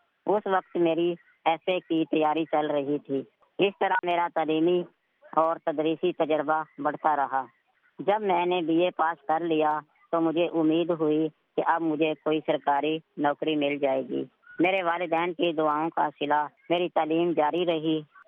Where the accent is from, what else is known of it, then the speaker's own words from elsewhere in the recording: Hasna, Punjab, Pakistan; گاؤں ہسنا, تحصیل چونیا, ضلع قصور کا رہنے والا ہوں.